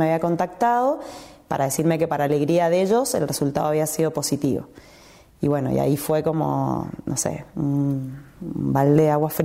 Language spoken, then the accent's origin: Spanish; Mendoza, Argentina; nieta restituida número 117, acá en Mendoza, nací en Mendoza y sigo viviendo en Mendoza.